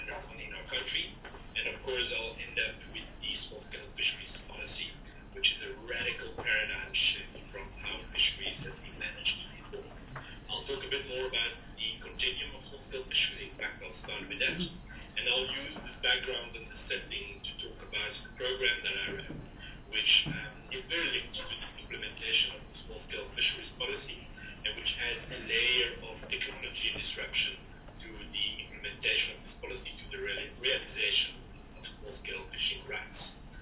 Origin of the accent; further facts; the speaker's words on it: France; also born or lived in Belgium; now in South Africa; I've been in South Africa for about 15 years now. I'm originally from France and Belgium, but ended up in Eastern Cape about 15 years ago working in the Abalone fishery.